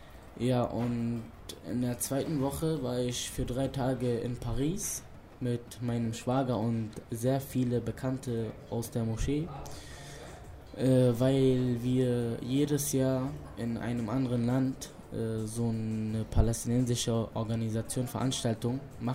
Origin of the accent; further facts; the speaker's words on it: Germany; born there; Ich bin Araber, Palästinenser, komme aber aus dem Libanon, bin aber in Deutschland geboren.